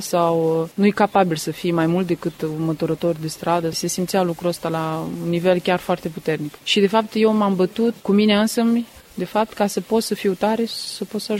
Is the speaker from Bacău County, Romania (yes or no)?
yes; Bacău, Bacău County, Romania; also born or lived in Onești; now in Marseille, France; și sunt din Bacău, născută în Onești și sunt de 11 ani în Franța, în zona Marseille.